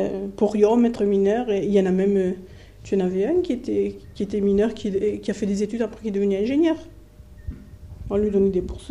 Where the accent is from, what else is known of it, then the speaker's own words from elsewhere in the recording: Carmaux, Occitanie, France; born there; je suis née à Carmaux. Mon père était maçon